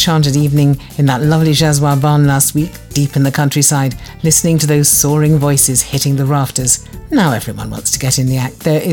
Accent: Czechia; English is a second language; Mind you, in my home country, the Czech people always stick an OVA on the end of a name if it belongs to a woman.

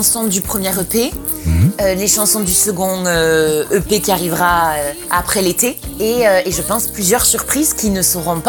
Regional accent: Fleurance, Occitanie, France; Et je suis très contente parce que j'ai grandi à Florence

